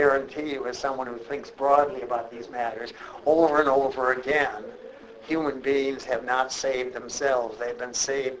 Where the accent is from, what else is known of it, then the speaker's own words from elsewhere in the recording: Minnesota, United States; also born or lived in Wisconsin; now in Texas, United States; I come from Minnesota. I love the woods. I love the outdoors, nature. I came down to Texas